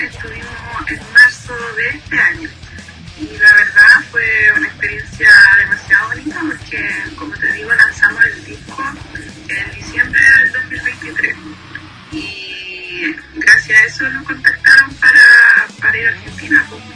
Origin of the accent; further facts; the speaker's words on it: Concepción, Biobío, Chile; nos fuimos a Barco porque ambas somos de Conce